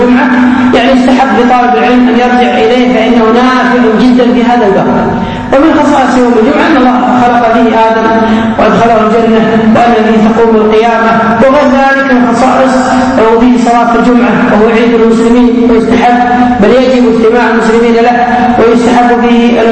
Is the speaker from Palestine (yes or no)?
no; Kuwait; يعني مثلا واحد جلس عندنا في الكويت وصلى من أول الليل إلى آخر الليل